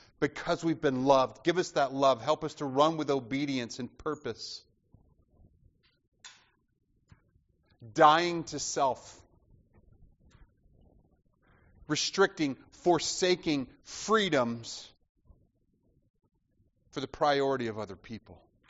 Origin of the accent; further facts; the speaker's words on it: the South, United States; I'm from the South, and people often ask me about how do I like it in New Jersey.